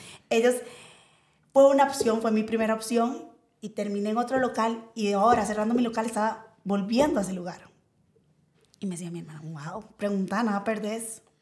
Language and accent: Spanish; Guanacaste, Costa Rica; Yo soy de Guanacaste.